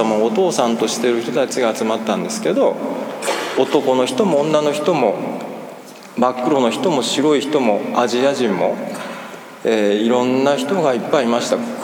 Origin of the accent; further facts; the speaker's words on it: Kobe, Hyogo, Japan; 私神戸市出身ですけど、神戸市がだいたい100万人ちょっとなんですよ、人口が。